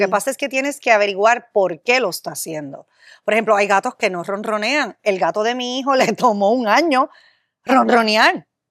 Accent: Puerto Rico; Nosotros nos criamos, especialmente en Puerto Rico, eso se da mucho.

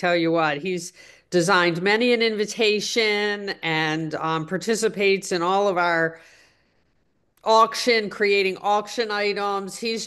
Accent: Baltimore, Maryland, United States; So I'm 62 and I'm born and raised in Baltimore. And I remember the 1968 riots.

